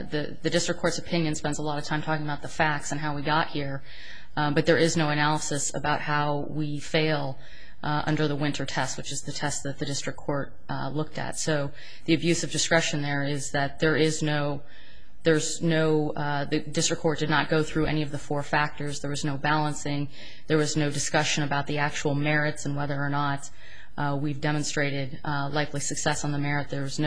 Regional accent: Oregon, United States; And in fact, I know in my home state of Oregon, there's actually a pretty vibrant tourist economy around burns

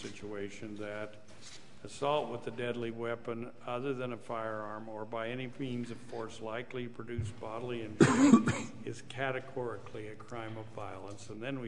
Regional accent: Idaho, United States; I'm from Idaho and I don't say anything right

